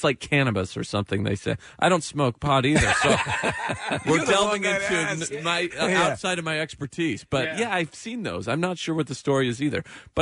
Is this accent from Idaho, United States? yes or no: yes; Idaho, United States; But yeah, I'm from Idaho, so coming to New York is not that smooth of a transition.